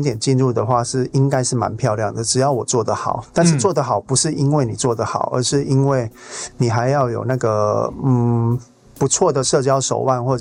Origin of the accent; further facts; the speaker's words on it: southern Taiwan, Taiwan; 我们南部人就是每到哪里都要见面礼一下。